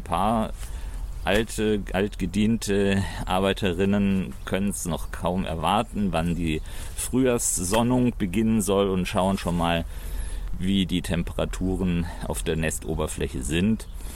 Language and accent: German; Konstanz, Baden-Württemberg, Germany; Ich bin in Konstanz geboren, auch dort aufgewachsen und zur Uni gegangen